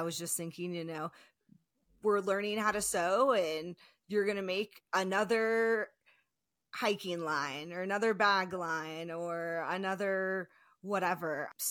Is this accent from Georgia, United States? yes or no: yes; Georgia, United States; I mean, I grew up in Georgia and there is not a lot of talk around outdoor recreation programs or doing that for college.